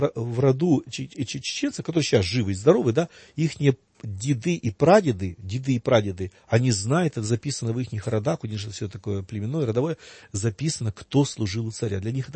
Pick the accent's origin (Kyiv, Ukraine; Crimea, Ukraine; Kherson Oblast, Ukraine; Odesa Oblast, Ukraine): Kyiv, Ukraine; Я сам киевлянин, и у нас в Киеве был такой случай.